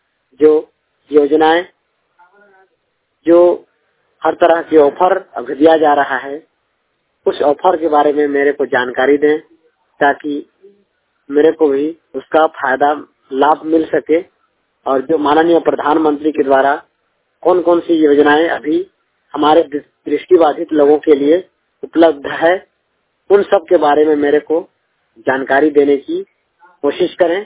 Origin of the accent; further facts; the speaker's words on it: Gorbahari, Chhattisgarh, India; मैं ग्राम गोरबहारी जिला रायगढ़ छत्तीसगढ़ का निवासी हूँ। मैं कक्षा 10वीं का छात्र हूँ।